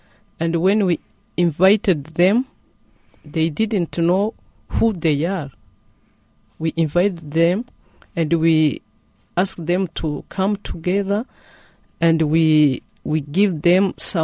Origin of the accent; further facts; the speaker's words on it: Rwanda; I'm from Rwanda.